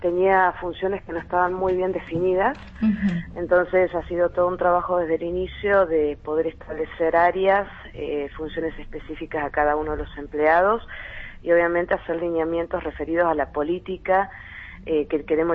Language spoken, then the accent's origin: Spanish; Mendoza, Argentina; moved away; Yo no soy de esta jurisdicción, yo vengo de Mendoza